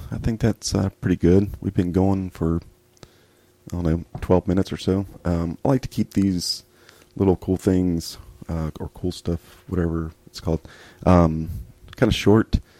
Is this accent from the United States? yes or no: yes; United States; I'm American